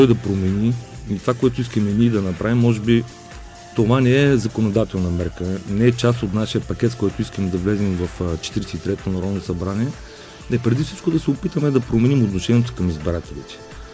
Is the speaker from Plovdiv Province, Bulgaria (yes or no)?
no; Varna, Varna Province, Bulgaria; Останалите 26 човека сме варненци.